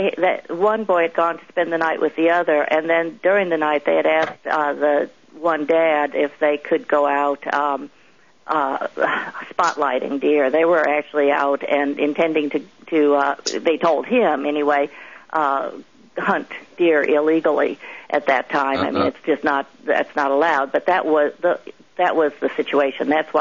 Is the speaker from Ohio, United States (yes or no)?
no; Colorado, United States; also born or lived in Chicago; now in Arkansas, United States; No, I was born in Chicago and I grew up in Colorado.